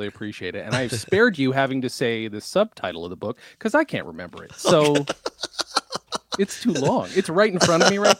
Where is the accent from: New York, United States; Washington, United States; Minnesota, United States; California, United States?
New York, United States; also born or lived in England / Germany; I grew up in upstate New York for the most part. Mm-hmm. My parents were both in the military, so we went all over the place. I was born in England, went to Germany, but then settled in upstate New York.